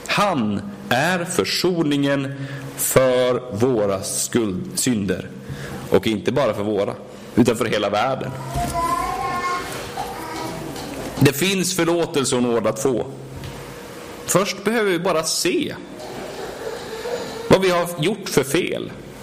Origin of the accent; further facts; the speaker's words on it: Sweden; Jag bor i Sverige, jag är svensk, jag är del av Sverige.